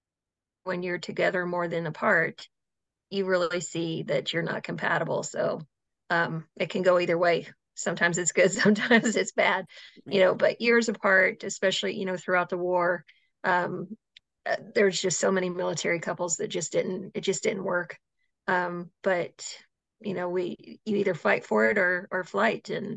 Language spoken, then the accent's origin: English; Fort Knox, Kentucky, United States; I'm from Fort Knox, Kentucky.